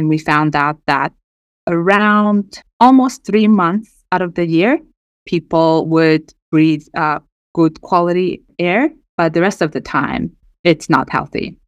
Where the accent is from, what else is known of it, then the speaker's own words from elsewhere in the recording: Erdenet, Orkhon, Mongolia; English is a second language; And I am from Erdenet. It's a smaller city. It's a mining town.